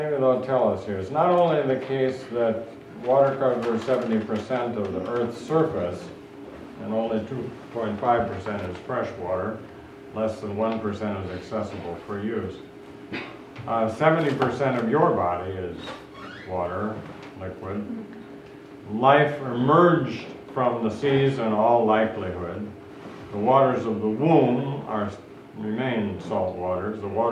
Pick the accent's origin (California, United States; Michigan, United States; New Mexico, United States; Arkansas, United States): New Mexico, United States; I'm from New Mexico.